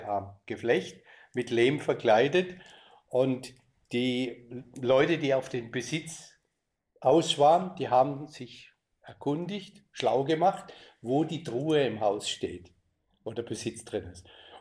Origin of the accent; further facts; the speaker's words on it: Baden-Württemberg, Germany; nicht weit weg von meinem Heimatort, in der Nähe von Heidelberg in Deutschland.